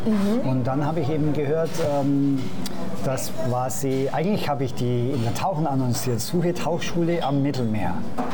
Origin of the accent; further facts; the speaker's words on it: Augsburg, Bavaria, Germany; Ja, in meiner Heimatstadt in Augsburg.